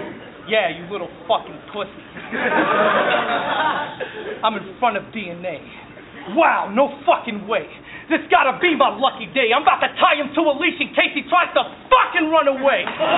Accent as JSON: {"language": "English", "town": "Los Angeles", "region": "California", "country": "United States", "said": "But I'm from Los Angeles. I'm proud to say that that's my land. In L.A., we support our home teams."}